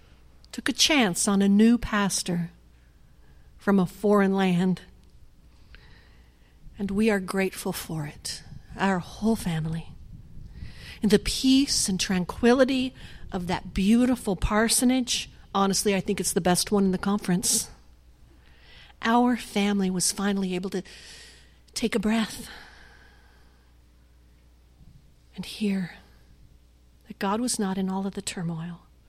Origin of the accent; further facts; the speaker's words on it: Downey, California, United States; For 20 years ago, we lived right here. I grew up in Downey.